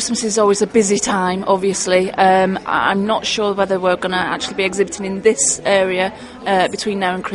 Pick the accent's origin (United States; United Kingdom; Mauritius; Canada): United Kingdom; North West England; I'm originally from Lancashire, and I call it Shrewsbury.